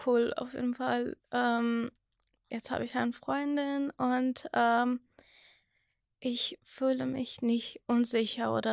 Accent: Iran; German is a second language; now in Hannover, Germany; Ich komme aus dem Iran und bin seit 2,5 Jahren in Deutschland. Genau gesagt, 2 Jahren in Hannover.

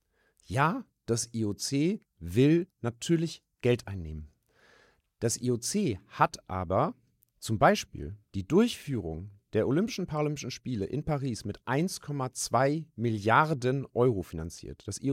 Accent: Hamburg, Germany; dass wir uns als Hamburger und Hamburger fragen müssen

